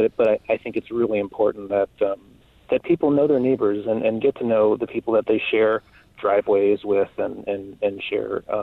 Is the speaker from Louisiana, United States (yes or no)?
yes; New Orleans, Louisiana, United States; I actually, it's funny, I grew up in New Orleans, so these stories about hurricanes certainly resonate as a child growing up and losing power for 2 weeks.